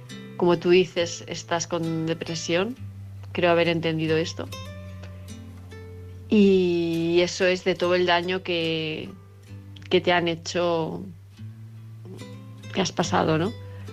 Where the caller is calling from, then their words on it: Palma de Mallorca, Balearic Islands, Spain; de Palma de Mallorca